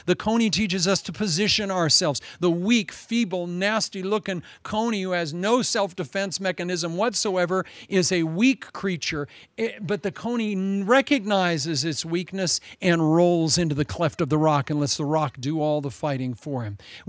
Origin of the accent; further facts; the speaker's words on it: Midwest, United States; I'm from the Midwest. We have our own version of locusts.